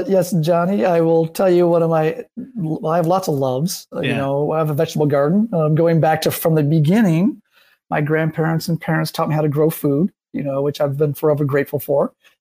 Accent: South Haven, Michigan, United States; And actually, even my hometown in South Haven, now I go home to my folks' house and the Milky Way galaxy is not what it was when I was a kid.

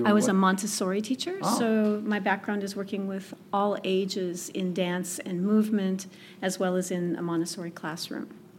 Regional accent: Pomona, California, United States; born there; I was born in California, in Pomona, and I moved here to the Coachella Valley in 1997 to help take care of my in-laws at the time, and we've been here ever since.

